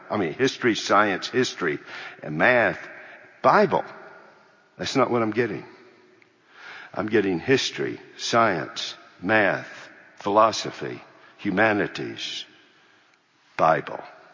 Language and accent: English; United States; In God's providence, I'm an American.